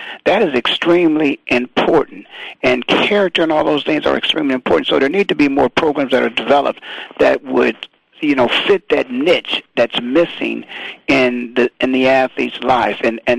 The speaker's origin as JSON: {"language": "English", "town": "Canton", "region": "Ohio", "country": "United States", "tie": "born or raised there", "said": "I was born and raised in Canton, Ohio, Dave, and I've just seen so many things happen."}